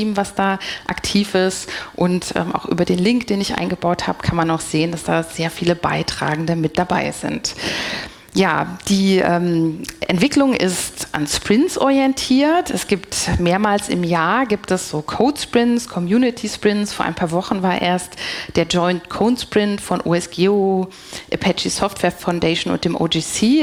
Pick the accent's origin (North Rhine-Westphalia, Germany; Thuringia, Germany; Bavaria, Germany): North Rhine-Westphalia, Germany; Bonn; ich komme aus Bonn